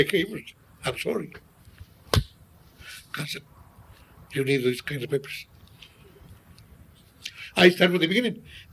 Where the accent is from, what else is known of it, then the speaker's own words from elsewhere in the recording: Veracruz, Mexico; Miguel Alemán was born in my home state.